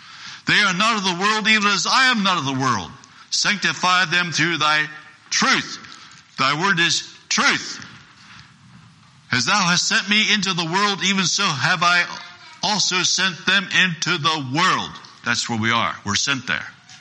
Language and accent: English; United States; born there; I was born in the United States.